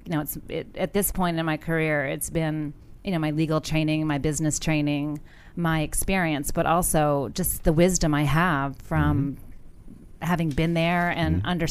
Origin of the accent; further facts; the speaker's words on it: Poughkeepsie, New York, United States; I'm from Poughkeepsie, New York.